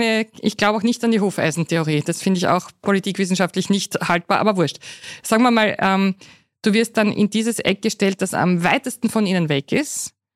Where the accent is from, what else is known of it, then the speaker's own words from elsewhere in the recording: Austria; als kleines Kind in Österreich, da war ja die NS-Zeit gar nicht so lang her